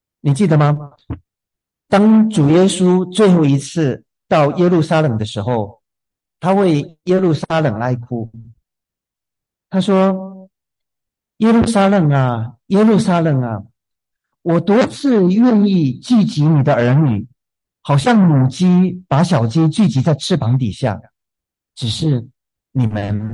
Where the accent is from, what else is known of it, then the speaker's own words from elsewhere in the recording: Gulangyu, Fujian, China; 小时候在鼓浪屿的时候，我们亲在楼下的小院子里有养鸡